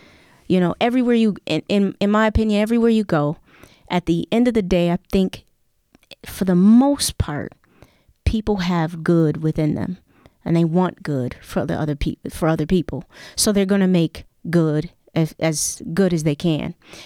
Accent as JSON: {"language": "English", "country": "United States", "said": "And as an American"}